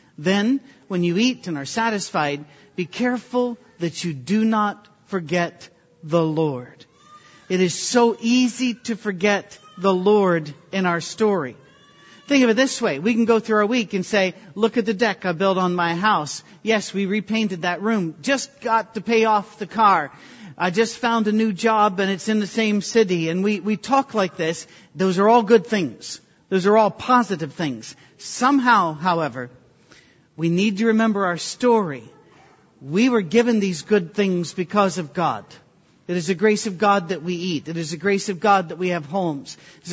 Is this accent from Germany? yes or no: no; Detroit, Michigan, United States; I'll go places and I don't have a Scottish accent or an Irish accent or anything. I just tell people I'm from Detroit and we all talk like this.